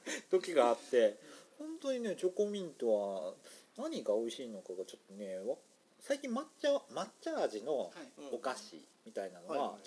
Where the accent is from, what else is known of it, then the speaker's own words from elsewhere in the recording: Kansai, Japan; accent: Kansai; もうやっぱもう最高やなっていう、うんうん、もう関西弁出ちゃうレベルだ。